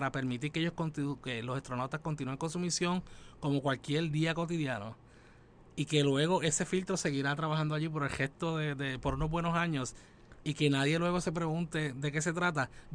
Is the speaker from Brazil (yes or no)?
no; Puerto Rico; Yo me crié en Puerto Rico, estudié aquí, estudié el doctorado en la Universidad de Michigan, decidí regresar